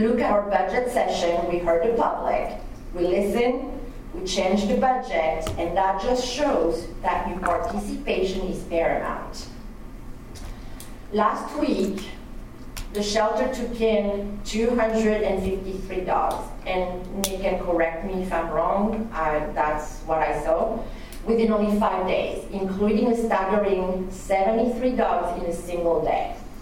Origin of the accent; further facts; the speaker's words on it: France; accent: French; English is a second language; I'm sorry first about my accent, I'm from France, okay?